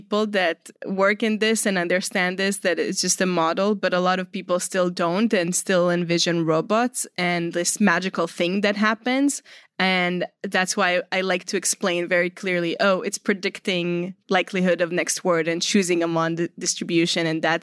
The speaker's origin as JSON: {"language": "English", "country": "Israel", "said": "I'm originally, as my last name might indicate, I'm originally from Israel."}